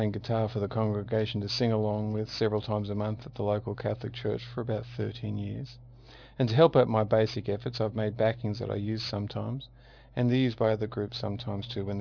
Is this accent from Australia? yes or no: yes; Daisy Hill, Queensland, Australia; To introduce myself briefly … I'm from Daisy Hill in Queensland, Australia. That's just south of Brisbane on the highway to the Gold Coast. And I'm a doctor who works in the area.